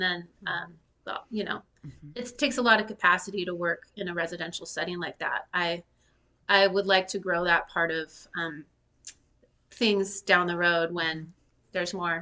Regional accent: Seattle, Washington, United States; I hail from the Seattle area, actually, as both of you

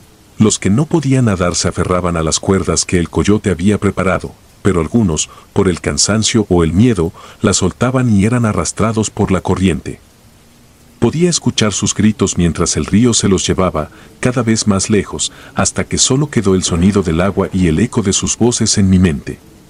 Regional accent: Guatemala; moved away; Dejaré mi nombre en el anonimato, pero soy de Guatemala. En aquel entonces, en 1998, las cosas en mi país estaban cada vez peor.

